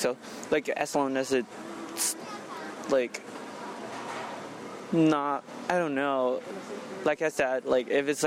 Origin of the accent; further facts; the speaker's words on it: China; English is a second language; No. I don't think so, because I was, like, born and raised in China, and, like, I had a lot of, like, pressure from, like, academic and everything like